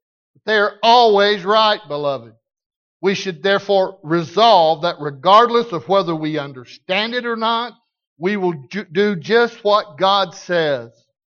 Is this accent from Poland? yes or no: no; Arkansas, United States; now in Las Vegas, United States; Yes, I'm from Arkansas, and I'm proud to be from Arkansas, but listen to me. Las Vegas is my home.